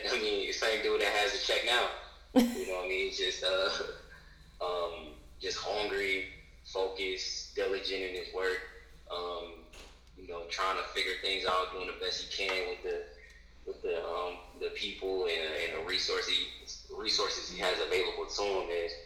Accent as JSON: {"language": "English", "town": "Chicago", "region": "Illinois", "country": "United States", "tie": "born or raised there", "lives_now": "New York City, United States", "said": "West Side. Was born on the South Side, then moved to the West Side, and then after"}